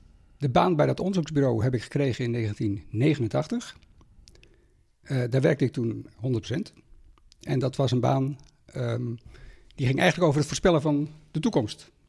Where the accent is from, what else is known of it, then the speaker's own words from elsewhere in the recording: South Holland, Netherlands; now in Gouda, Netherlands; Zowel Anita, mijn echtgenote, als ik zijn geboren en getogen in de Alblasserwaard. Dus een echte Goudenaar word je dan nooit meer.